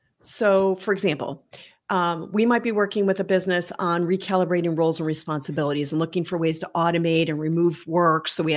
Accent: Buffalo, New York, United States; I'm from Buffalo, New York

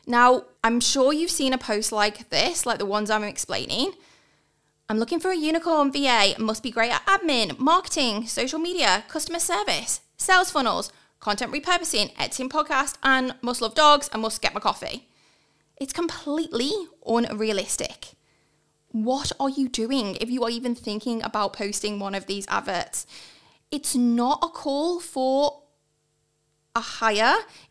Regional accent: United Kingdom; moved away as an adult; now in Australia; So I am obviously a POM, you can hear from my accent, but I've been living in Australia for 16 years now. I was that ultimate POMy backpacker that never left.

